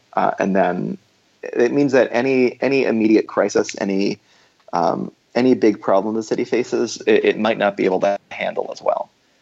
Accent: Georgia, United States; like my home state of Georgia.

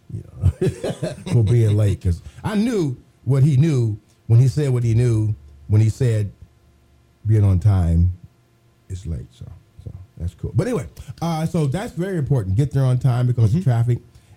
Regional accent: Terre Haute, Indiana, United States; because my hometown, Terre Haute, I didn't make that walk across the stage.

